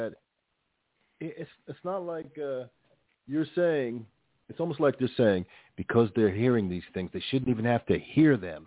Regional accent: Newark, New Jersey, United States; I mean, I was coming from Newark, so everybody was black

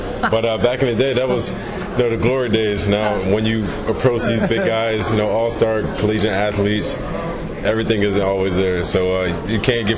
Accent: New Jersey, United States; growing up in New Jersey, you know, it's definitely been a prominent area to be a part of, and, you know, get back to the community when I can, visit

